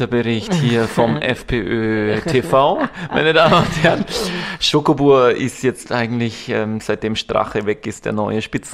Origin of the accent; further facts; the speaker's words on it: Germany; also ich als Deutscher